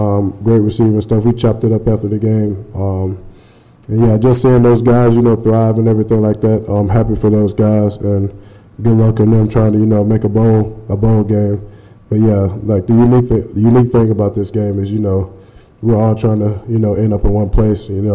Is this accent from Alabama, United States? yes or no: yes; Saraland, Alabama, United States; also born or lived in Mobile, Alabama; growing up in the South, in Mobile, Alabama, raised in Sarah Land, Alabama, like, SEC was the world, you know, to us, me and my cousins, growing up.